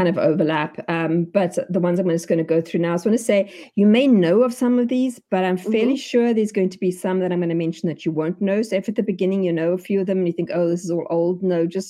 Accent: South Africa; moved away as an adult; now in United States; so you can hear from my accent, I am not American. Well, I am now, but not originally. So I come from South Africa. We moved here 20 years ago now.

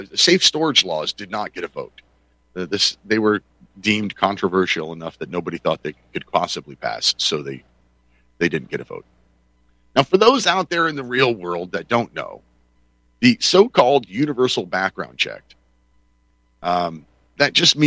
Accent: Pennsylvania, United States; So here in my home state of Pennsylvania, we had a whole bunch of gun control measures put forward.

